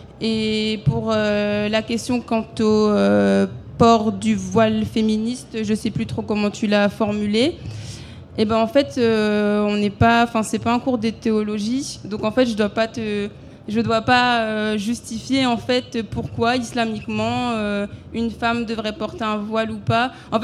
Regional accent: France; je suis française et noire. Et ouais, j'ai des origines supposées.

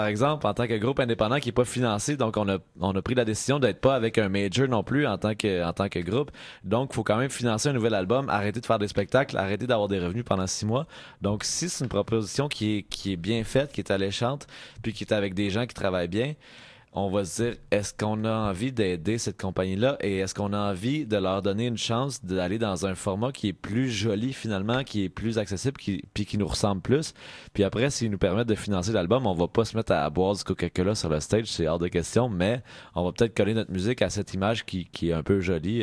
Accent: Quebec, Canada; Mais mais parce que nous, on est plus québécois que canadien

